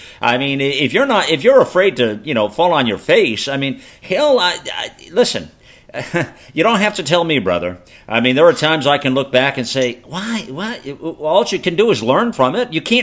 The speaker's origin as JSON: {"language": "English", "region": "the South", "country": "United States", "said": "I was from the South, you know."}